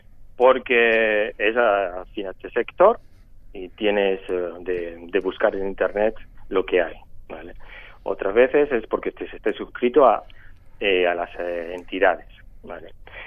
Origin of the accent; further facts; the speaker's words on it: Don Benito, Extremadura, Spain; Yo le dije, mira, yo soy de Extremadura.